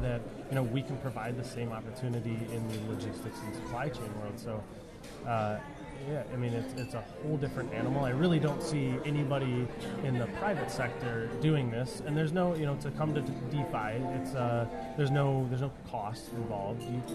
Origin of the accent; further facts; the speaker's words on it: Detroit, Michigan, United States; also born or lived in Kalamazoo / Arizona; So I grew up in the Detroit area, moved away to, I lived in Kalamazoo for 6 years, moved out to Arizona for 3.5 years, and then moved back. So, including those years, native, I'm from Detroit